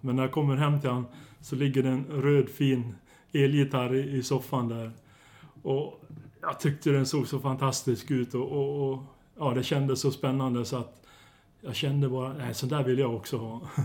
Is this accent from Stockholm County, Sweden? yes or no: no; Malung, Dalarna County, Sweden; eftersom vi kom från Malung allihop och det är känt för skinn